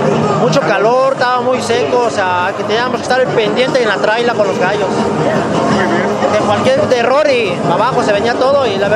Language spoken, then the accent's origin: Spanish; Texcoco, State of Mexico, Mexico; nosotros venimos de Texcoco.